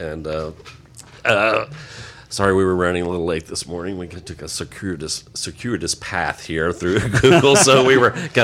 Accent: Sweetwater, Texas, United States; accent: Texas; now in Chicago, United States; I just moved over to Chicago, and it's been my home ever since. But I'm originally from West Central Texas, a town called Sweetwater.

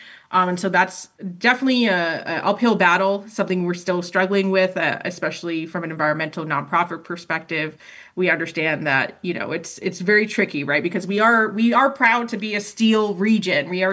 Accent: the South, United States; That's kind of why I feel a little bit more at home here from the South.

